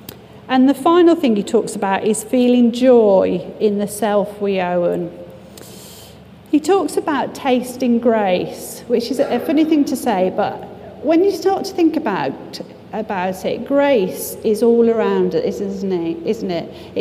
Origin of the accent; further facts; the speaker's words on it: United Kingdom; we are British, and we don't like the word pride, do we?